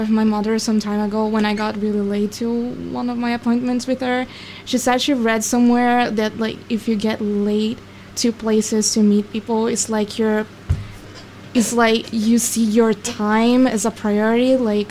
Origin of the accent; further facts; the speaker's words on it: Brazil; English is a second language; I'm from Brazil